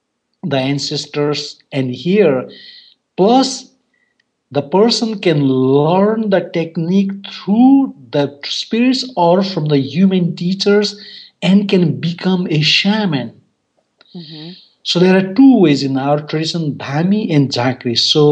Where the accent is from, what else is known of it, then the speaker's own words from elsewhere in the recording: Nepal; English is a second language; So I come from Nepal.